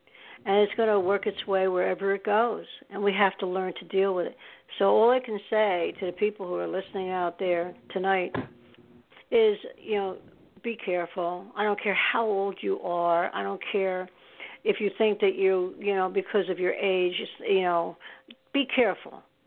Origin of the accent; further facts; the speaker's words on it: Staten Island, New York, United States; I was born in New York. I'm a New Yorker. I was born upstate, and then I lived in Staten Island after that, went to school there. I am a New York person.